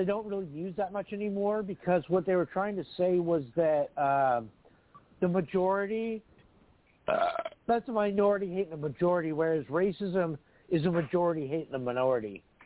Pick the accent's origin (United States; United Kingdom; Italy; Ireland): United States; Seattle, Washington; Like, I'm from Seattle. It's very woke.